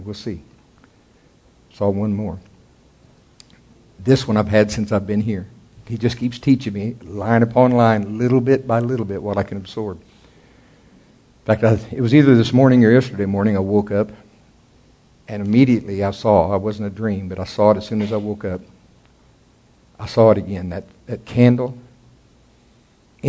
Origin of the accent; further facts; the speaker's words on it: Oklahoma, United States; This thing, now see, I'm from Oklahoma. I know tornadoes.